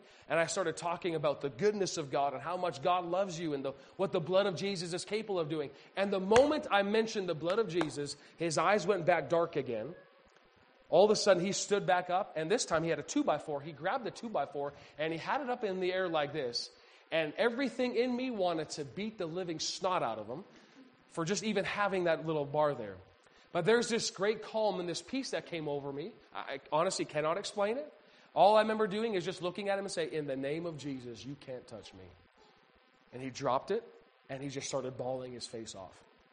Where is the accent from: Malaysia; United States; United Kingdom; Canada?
Canada; Red Deer, Alberta; I grew up in Red Deer, Alberta, Canada.